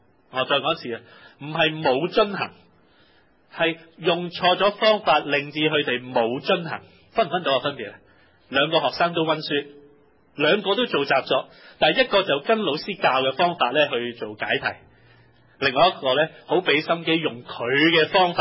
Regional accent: China; 我的人生会不会走回头走回条旧路，如果用我们中国人的说话。

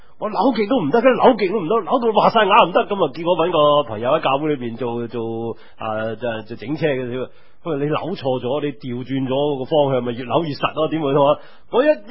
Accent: China; 好多时候我諗我哋中国人呢，尤其是我哋父母呢

